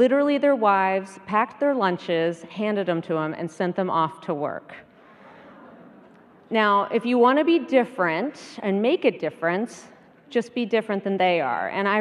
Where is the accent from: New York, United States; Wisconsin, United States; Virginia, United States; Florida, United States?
Virginia, United States; Roanoke; so we decided to take a chance on my hometown of Roanoke, Virginia. Now, Roanoke is gorgeous. It's small, it's in the mountains.